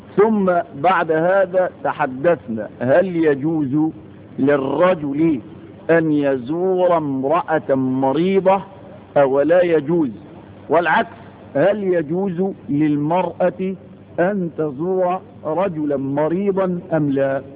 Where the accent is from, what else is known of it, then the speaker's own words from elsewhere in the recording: Egypt; نحن في بلد، وأي بلد لا يخلو من هذا